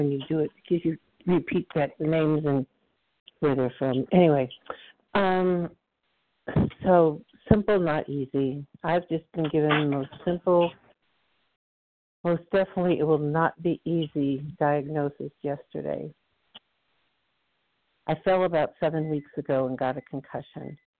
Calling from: Texas, United States

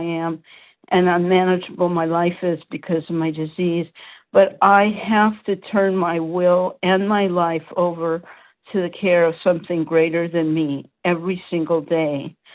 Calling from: Petaluma, California, United States; from Petaluma, California

